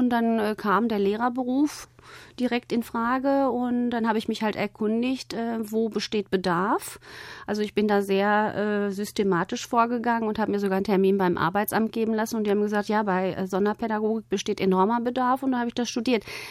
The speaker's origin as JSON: {"language": "German", "town": "Bochum", "region": "North Rhine-Westphalia", "country": "Germany", "tie": "born or raised there", "said": "Wir sind in Bochum-Wattenscheid groß geworden und in einem Viertel, wo einfach der Migrantenanteil nicht so hoch war."}